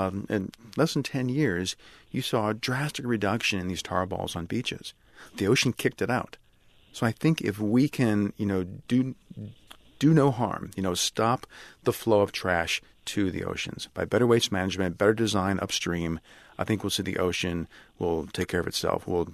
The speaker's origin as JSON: {"language": "English", "region": "Louisiana", "country": "United States", "tie": "born or raised there", "said": "I grew up in Louisiana and you'd always go to the Gulf and step in tar, always clean your feet after a day at the beach."}